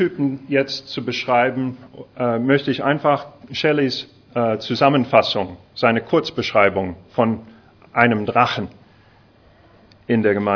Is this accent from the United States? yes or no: yes; Arkansas, United States; Dort komme ich her, aus Arkansas.